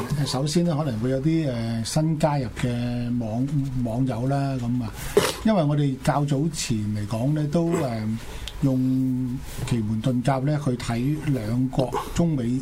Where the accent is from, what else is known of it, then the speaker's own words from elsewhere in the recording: China; 我哋中國人有一句説話叫做多事之